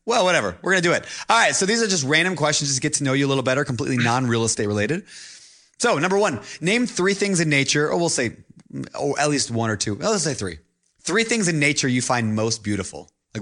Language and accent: English; Minnesota, United States; Yeah, I'm from the Midwest. I'm from Minnesota.